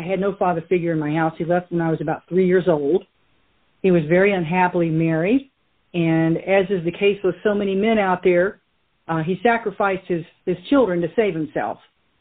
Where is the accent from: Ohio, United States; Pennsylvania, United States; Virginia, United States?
Virginia, United States; Roanoke; I can remember when I was a really little girl growing up in Roanoke, Virginia.